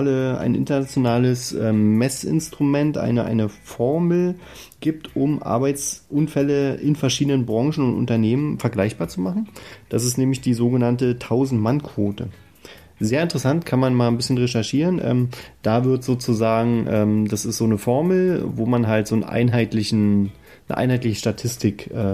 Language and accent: German; Berlin, Germany; Wir kommen ja aus Berlin und wir kennen ja den Weihnachtsmann.